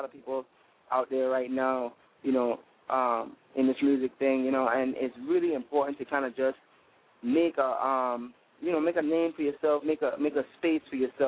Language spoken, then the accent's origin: English; St. Thomas, U.S. Virgin Islands; accent: Virgin Islands; also born or lived in Puerto Rico; I'm from the Virgin Islands. I was born in Puerto Rico, actually. My mom is Puerto Rican, so I'm half Puerto Rican, but I was actually raised in the Virgin Islands, so that's where my accent is from, St. Thomas, Virgin Islands, to be exact.